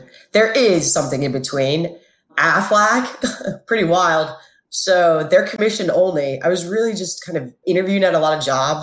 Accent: Virginia, United States; So I grew up in Northern Virginia. So been there all my life. Bounced around.

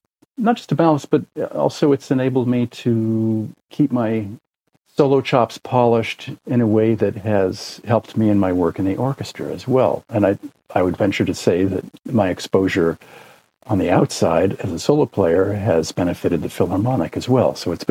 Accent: New York, United States; You know, I grew up just north of the city here

